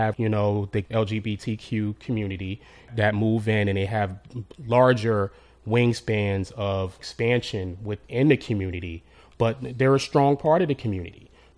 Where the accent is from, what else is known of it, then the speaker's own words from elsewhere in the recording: Trenton, New Jersey, United States; I'm like, I'm from Trenton, and they were just giving me their phone number.